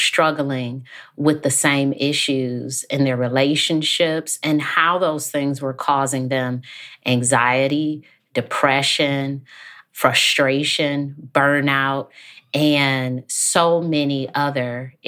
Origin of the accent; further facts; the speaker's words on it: Detroit, Michigan, United States; I grew up in Detroit, and when I was in undergrad, I noticed that I was having some challenges